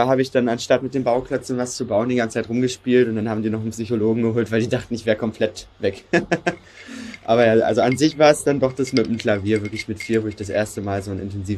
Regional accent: Salzgitter, Lower Saxony, Germany; Ich bin jetzt 21 Jahre alt, in Braunschweig geboren, in Salzgitter aufgewachsen und in Wernigerode zur Schule gegangen

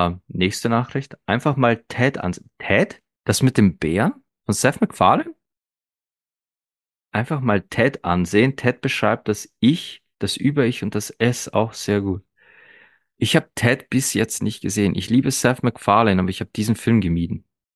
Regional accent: Austria

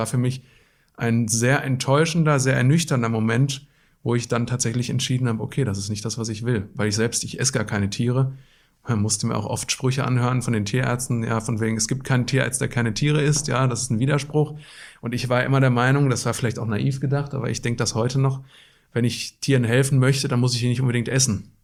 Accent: Wetter an der Ruhr, North Rhine-Westphalia, Germany; Also geboren bin ich in Wetter an der Ruhr, im Ruhrgebiet, direkt am Waldrand. Da habe ich auch wirklich meine Kindheit im Wald verbracht

